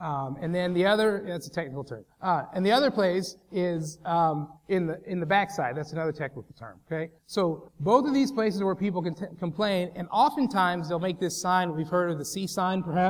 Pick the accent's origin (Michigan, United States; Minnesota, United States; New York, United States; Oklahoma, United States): Oklahoma, United States; I try to keep it simple, mainly because I'm from Oklahoma